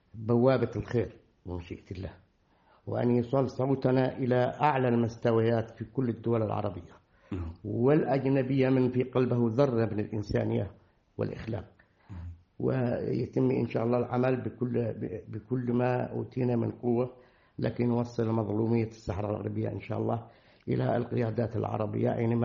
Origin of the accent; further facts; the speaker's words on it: Yemen; نحن في اليمن نعتبر أنفسنا قلبين في جسد واحد